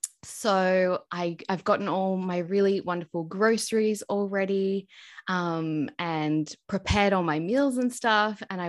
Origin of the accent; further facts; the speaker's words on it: Orange, New South Wales, Australia; And I mean, I'm originally from Orange, and literally on your 16th birthday, you would go to, what's it called?